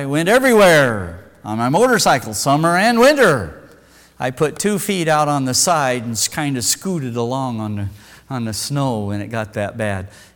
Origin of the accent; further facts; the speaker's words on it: Wyoming, United States; Like I grew up in Wyoming.